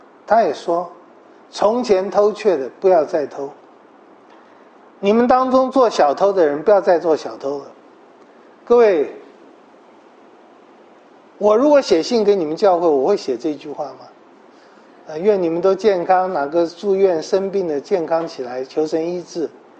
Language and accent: Chinese; Taiwan; 以色列人或者说巴勒斯坦人或者说迦南人和我们台湾人和我们中国文化的想法有一点一样